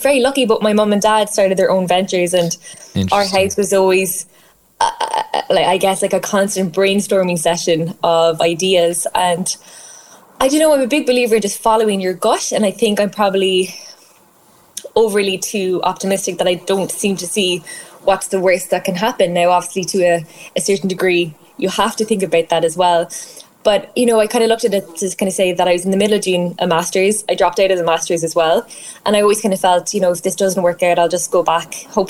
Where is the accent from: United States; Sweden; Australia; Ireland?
Ireland; Cork, Munster; accent: Cork; At the moment, our new base is down in Cork. My accent probably has given it away. I'm a very proud Cork woman, and I'm really enjoying my time back in Cork.